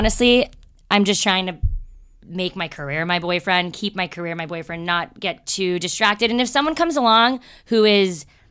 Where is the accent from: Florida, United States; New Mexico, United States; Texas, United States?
Florida, United States; also born or lived in New York; So, I'm 27 years old. Back in South Florida, where I was born in New York, raised in, you know, in South Florida and here.